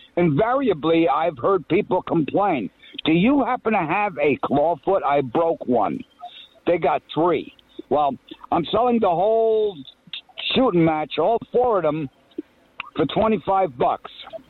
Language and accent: English; United States; I'm an American, born and bred.